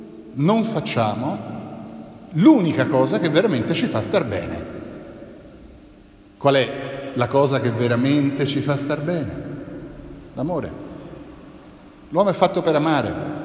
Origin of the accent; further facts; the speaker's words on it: Rome, Lazio, Italy; io vengo da Roma